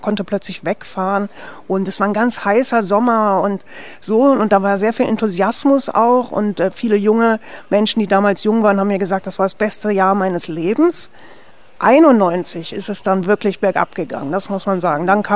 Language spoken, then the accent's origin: German; Berlin, Germany; weil ich bin ja aus West-Berlin